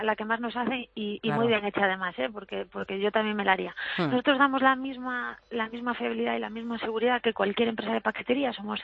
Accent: Galicia, Spain; accent: Galician; yo soy gallega, como se me nota en el acento, y como buena gallega lo que más me gusta en el mundo es comer

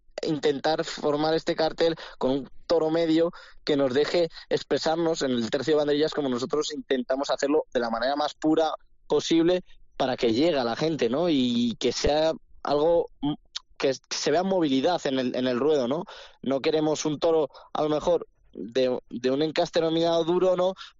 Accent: Salamanca, Castile and León, Spain; Por ver a mi tierra, Salamanca, en una feria tan especial volcada conmigo

